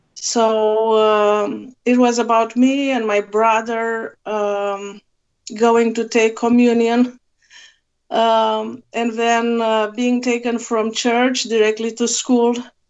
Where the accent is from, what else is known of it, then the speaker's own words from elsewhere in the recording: Romania; growing up in Romania. Together with my brother as two spiritual children raised by a family who wanted us to know about religion